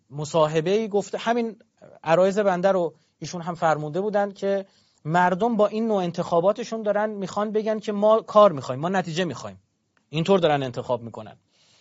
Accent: Iran; واقعا یکی از افتخارات ما ایرانیانه

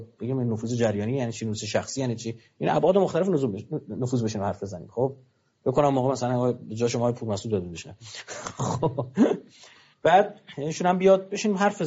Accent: Iran; یعنی ما ایرانیام از طریق اشراع لبنان فهمیدیم

